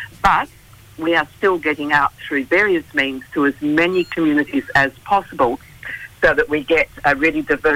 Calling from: Brisbane, Queensland, Australia; So I'm calling from Brisbane.

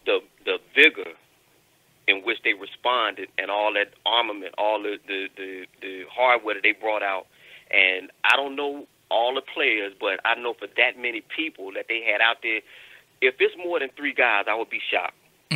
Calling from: Philadelphia, Pennsylvania, United States; I'm calling from Philadelphia.

